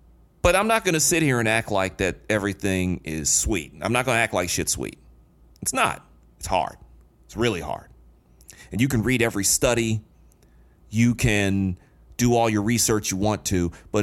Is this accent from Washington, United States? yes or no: no; Detroit, Michigan, United States; When I grew up in Detroit, one of the main names that I will always remember from early television back in the 80s